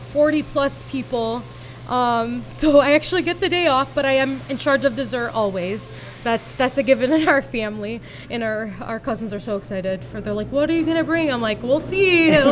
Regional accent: United States; And as an American Muslim, I didn't know how to react and I didn't know how to respond

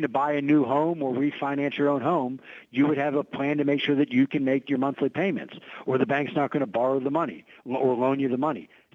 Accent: Pittsburgh, Pennsylvania, United States; Look, I grew up in Pittsburgh, you know, went to Central Catholic.

